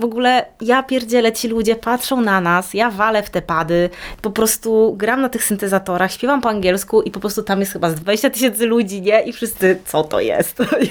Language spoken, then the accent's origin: Polish; Zielona Góra, Lubusz Voivodeship, Poland; nie jestem jedyną lesbijką z Zielonej Góry w 99 roku, nie?